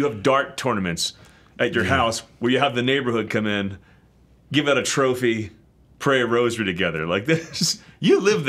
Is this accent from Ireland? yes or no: yes; Ireland; As an Irishman, like, whatever.